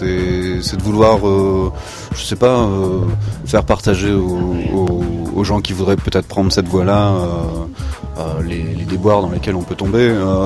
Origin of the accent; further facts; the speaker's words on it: France; moved away; also born or lived in England / Prague / Milan / United States; Moi j'ai pas vraiment fait les allers-retours, je suis parti de la France et puis j'ai vécu pendant 4 ans en Angleterre, un an à Prague, un an à Milan, et puis après je suis parti aux USA où j'ai vécu 5 ans.